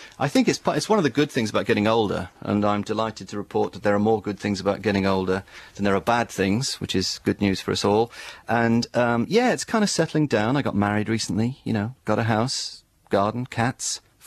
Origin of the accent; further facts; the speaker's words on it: Wales, United Kingdom; growing up in South Wales